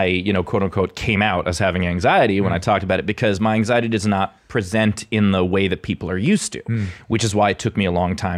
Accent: Queens, New York, United States; moved away as an adult; also born or lived in Los Angeles; now in Pittsburgh, United States; I grew up in Queens until I was 24, went to LA for a couple of years, came back to New York, and then lived in LA for 10 years. And now I live in Pittsburgh.

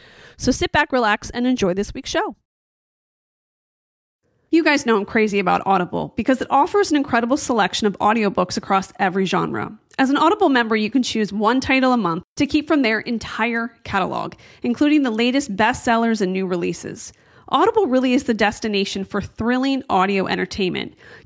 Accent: Philadelphia, Pennsylvania, United States; I love that because I'm from Philadelphia.

